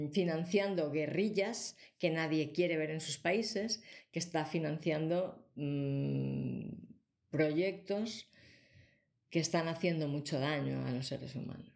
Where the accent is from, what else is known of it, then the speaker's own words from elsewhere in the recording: Barcelona, Catalonia, Spain; born there; Me explicaron una historia sobre un barrio de Barcelona, mi ciudad natal.